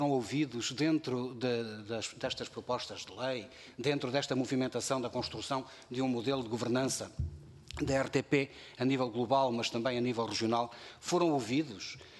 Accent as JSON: {"language": "Portuguese", "region": "Vila Real", "country": "Portugal", "said": "Eu sou oriundo do interior do distrito de Vila Real, do interior norte, a caminho do Nordeste."}